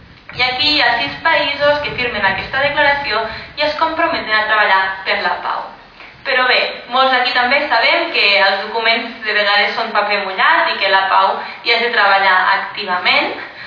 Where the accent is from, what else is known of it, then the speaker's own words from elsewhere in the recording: Catalonia, Spain; jo soc de la Segarra